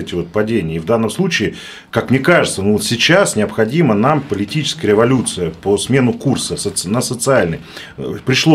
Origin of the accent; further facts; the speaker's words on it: Moscow, Russia; Я как москвич, который здесь родился, вырос и собираюсь здесь жить, и люблю очень свой город